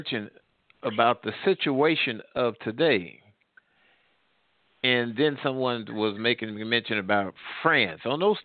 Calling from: Midwest, United States; I'm calling from the Midwest.

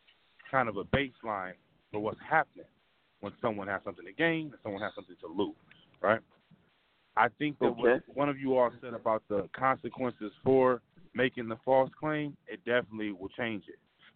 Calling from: Detroit, Michigan, United States; calling from Detroit.

